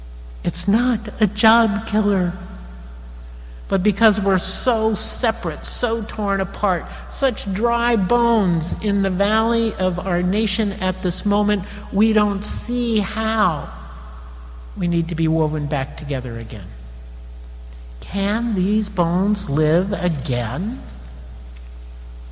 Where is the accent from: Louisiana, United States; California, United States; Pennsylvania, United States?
California, United States; you know, I'm a Californian, and I hate to say this, but it was our two presidents that we've exported from California.